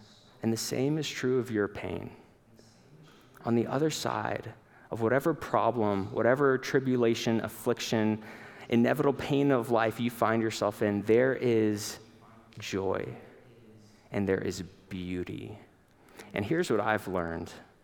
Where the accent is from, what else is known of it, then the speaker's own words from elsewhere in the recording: Fairbanks, Alaska, United States; I grew up in Fairbanks, Alaska, and there's a trail race there called the Equinox.